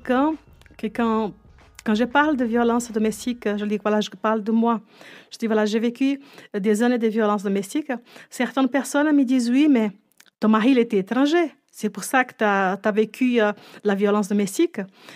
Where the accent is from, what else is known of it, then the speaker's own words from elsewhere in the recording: Brazil; first language Portuguese; French is a second language; je venais de Brésil, parce que même ma culture, d'où je viens, ça devait rester caché. Ma langue, qui est le portugais